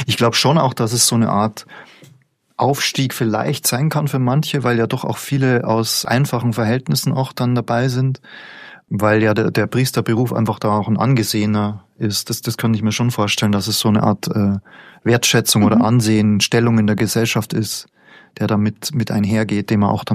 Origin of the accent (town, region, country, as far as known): Bavaria, Germany; born or raised there